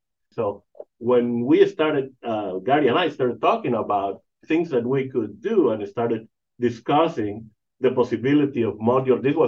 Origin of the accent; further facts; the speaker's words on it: Madrid, Community of Madrid, Spain; also born or lived in Europe; I lived in Europe in the 70s. I grew up in Madrid.